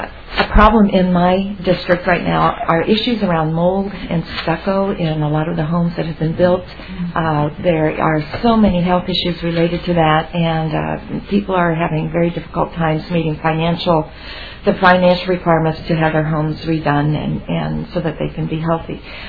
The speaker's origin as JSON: {"language": "English", "town": "Woodbury", "region": "Minnesota", "country": "United States", "said": "I'm from the Woodbury area and also represent the community of Landfall, which is a manufactured home community."}